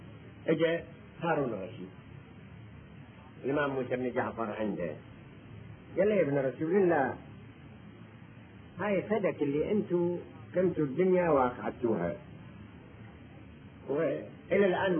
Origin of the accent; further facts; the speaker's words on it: Iraq; accent: Iraqi; احنا لغتنا عراقية